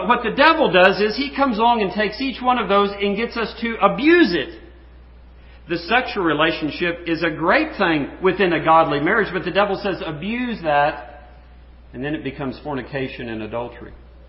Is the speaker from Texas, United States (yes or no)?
yes; Texas, United States; when I was in junior high school, we moved out about 40 miles west of San Antonio, Texas. I was born in San Antonio, and then later in life, we came back to that area.